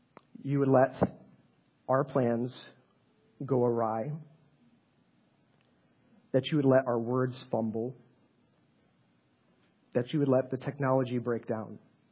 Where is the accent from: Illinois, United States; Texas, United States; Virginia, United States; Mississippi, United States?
Illinois, United States; Chicago; Growing up, I grew up in Chicago.